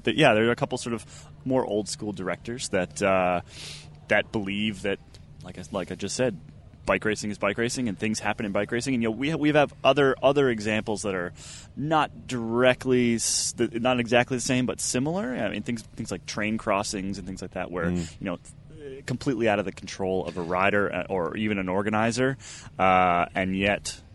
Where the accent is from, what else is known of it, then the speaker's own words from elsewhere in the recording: Vermont, United States; Back in Vermont.